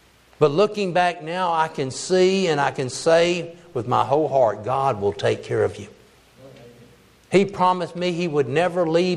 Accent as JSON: {"language": "English", "country": "United States", "said": "I'm hollering, I'm an American, don't shoot."}